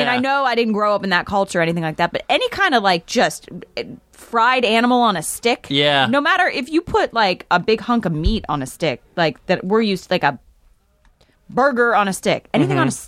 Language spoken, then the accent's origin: English; Florida, United States; Well, growing up in Florida, you would always see mauve like in any retirement community you would mm-hmm. venture into.